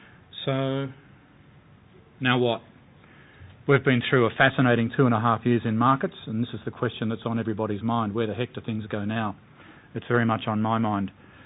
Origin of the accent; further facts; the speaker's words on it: Australia; now in United States; I'm an Australian based in America doing global equity.